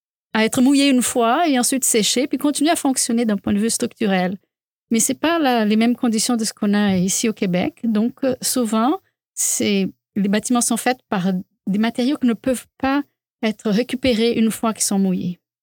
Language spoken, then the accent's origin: French; Recife, Pernambuco, Brazil; French is a second language; moved away; dans mon enfance, j'ai beaucoup entendu parler des histoires d'inondations dans ma ville natale de Recife, connue pour être la Venise brésilienne, avec 70 ponts.